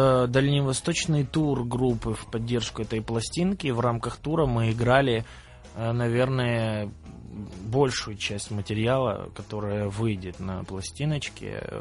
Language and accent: Russian; Cherkasy, Cherkasy Oblast, Ukraine; Да, я из Черкассы.